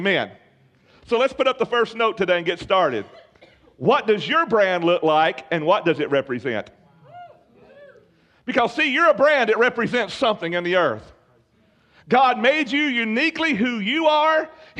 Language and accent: English; Alabama, United States; I said, we're from Alabama.